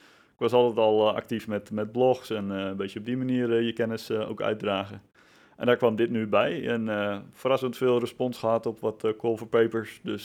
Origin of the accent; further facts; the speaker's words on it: Nijmegen, Gelderland, Netherlands; En ik 37 jaar. Ik kom uit Nijmegen.